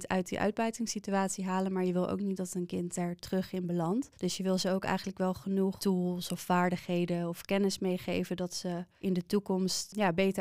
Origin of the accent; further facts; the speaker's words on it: Netherlands; Want ik ben gewoon hier uit Nederland, in Nederland geboren.